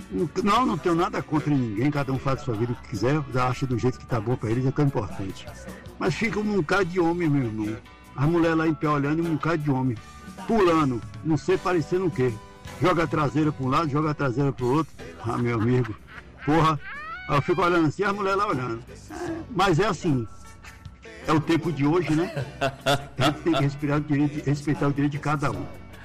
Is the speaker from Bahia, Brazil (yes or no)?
yes; Bahia, Brazil; born there; eu nasci numa cidade aí na Chapada Diamantina, uma cidade pequena.